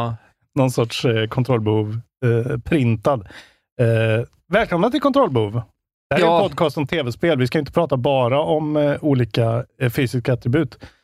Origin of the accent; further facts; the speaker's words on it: Värmland, Sweden; Jag har ju varit hemma i Värmland nu.